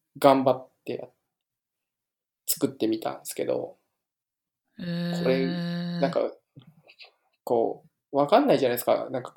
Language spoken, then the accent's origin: Japanese; Osaka, Japan; 僕は大阪出身で全然友達いなかったんで